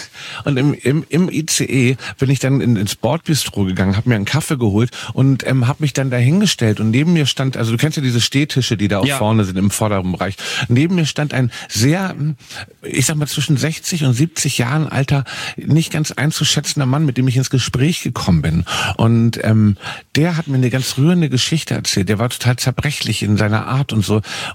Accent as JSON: {"language": "German", "region": "Hamburg", "country": "Germany", "said": "Also wie bei uns in Hamburg."}